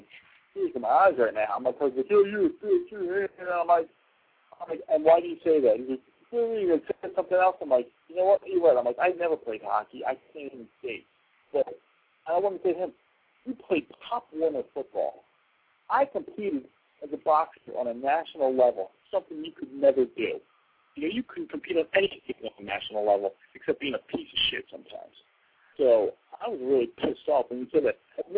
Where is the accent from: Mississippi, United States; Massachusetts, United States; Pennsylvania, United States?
Pennsylvania, United States; Philadelphia; I mean, I've been a resident of the city my whole life, and I really have a lot of pride in being a Philadelphian.